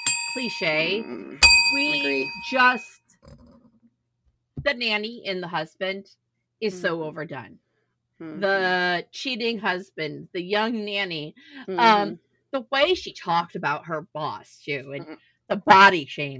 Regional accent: New York, United States; As a New Yorker, I also have some beef.

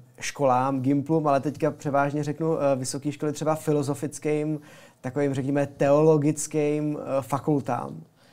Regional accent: Hradec Králové Region, Czechia; Ne, já jsem z Královéhradeckého kraje, z Rychnovska.

